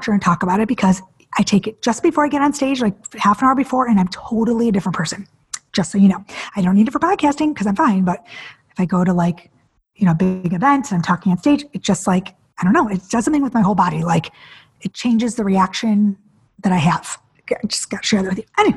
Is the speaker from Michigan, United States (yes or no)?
yes; Detroit, Michigan, United States; I grew up in Detroit and I was in musical theater